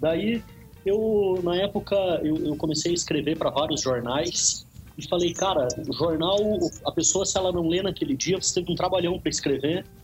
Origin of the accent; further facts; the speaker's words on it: Curitiba, Paraná, Brazil; also born or lived in Ponta Grossa / Palmeira / Campo Mourão; Eu sou nascido em Curitiba, mas eu morei em outras cidades também no interior do Paraná.